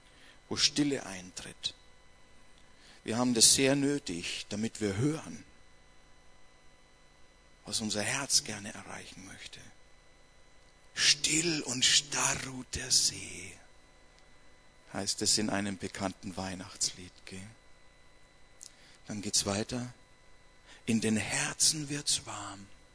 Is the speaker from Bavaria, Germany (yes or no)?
yes; Bavaria, Germany; Wir sind also schon wieder mitten in der sogenannten Staatenzeit, wie es bei uns in Bayern heißt